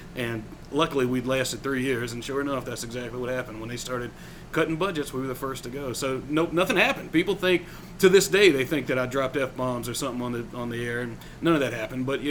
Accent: the South, United States; now in Las Vegas, United States; So I'm from the South. I'm a Southern boy. Moved out to Las Vegas in 2005 to take a job at a radio station here.

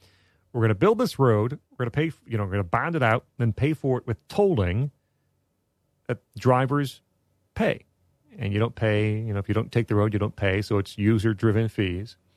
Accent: Chicago, Illinois, United States; And I grew up in the Chicago area, and so I am very familiar with toll roads.

